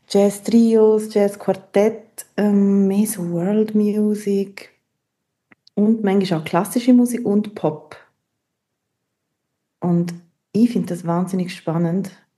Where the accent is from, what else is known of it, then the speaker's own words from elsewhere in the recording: Graubünden, Switzerland; Ich bin im Engadin aufgewachsen und habe dann hier im Unterland studiert.